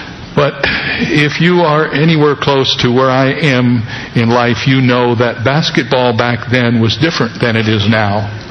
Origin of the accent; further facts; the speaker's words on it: Cedarville, Ohio, United States; As most of you know, I grew up in Ohio, in a rural area called Cedarville, located between Dayton and Columbus.